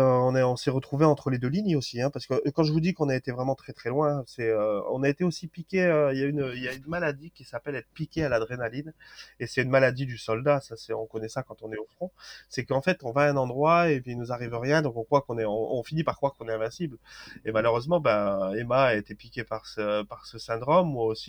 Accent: France; certes c'est le mien puisque je suis français

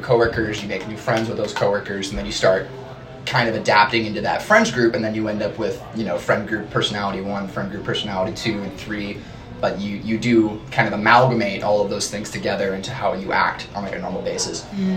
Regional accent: California, United States; I was born in the East Bay Area, about 30 minutes outside of Berkeley. I lived there. I actually grew up down the street from my mom's childhood home.

